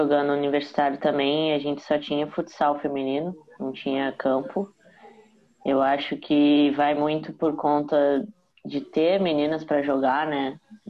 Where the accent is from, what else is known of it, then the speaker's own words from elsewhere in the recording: Rio Grande do Sul, Brazil; Eu acho que aqui no sul também, que eu sou do Rio Grande do Sul, né?